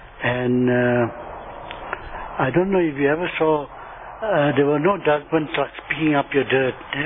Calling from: Lenasia, Gauteng, South Africa; I'm speaking from Extension 3, Lanesia.

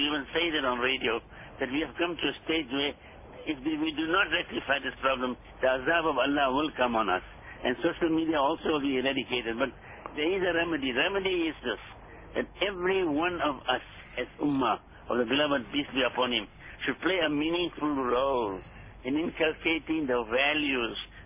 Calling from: Durban, KwaZulu-Natal, South Africa; Sir, I'm calling from Durban.

